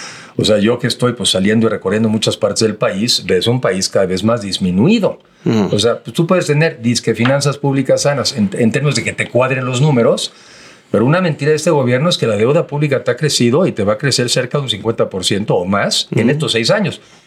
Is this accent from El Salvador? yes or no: no; Mexico